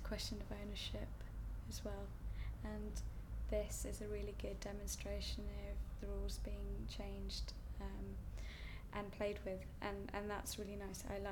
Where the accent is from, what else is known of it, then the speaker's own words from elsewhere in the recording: Leicester, East Midlands, United Kingdom; moved away as an adult; now in Nottingham, United Kingdom; I am 29, and I'm from Leicester, but now I live in Nottingham.